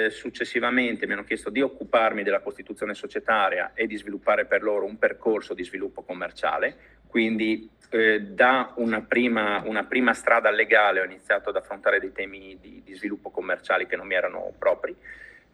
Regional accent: Udine, Friuli-Venezia Giulia, Italy; moved away as an adult; io sono originario di Udine, ho adesso 46 anni, quindi diciamo fino a 12 anni fa ho vissuto e lavorato, studiato e lavorato a Udine.

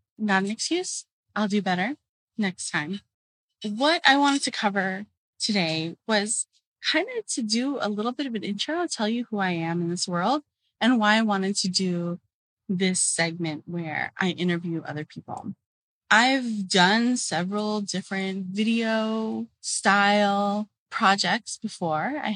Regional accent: Los Angeles, California, United States; now in Boston, United States; And I'm originally from Los Angeles, but I currently reside in Boston, Massachusetts

